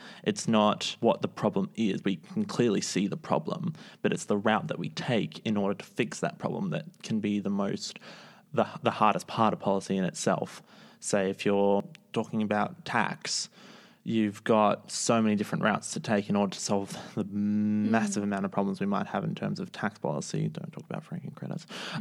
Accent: Northern Territory, Australia; Especially growing up in the Northern Territory

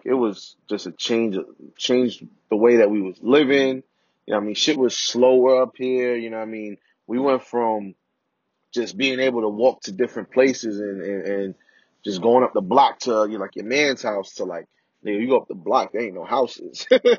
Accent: Bronx, New York, United States; growing up in the Bronx and at this time, you know, in like the 90s.

